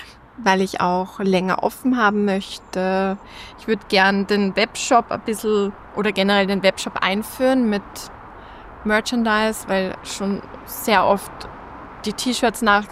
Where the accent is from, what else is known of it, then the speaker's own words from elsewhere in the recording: Lower Austria, Austria; now in Vienna, Austria; seit ich in Wien wohne, ich komme eigentlich aus dem Waldviertel, aber seit ich in Wien wohne